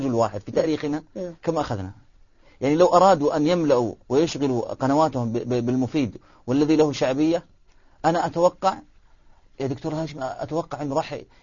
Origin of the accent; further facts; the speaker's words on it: Saudi Arabia; ممنوع دخولها عندنا في السعودية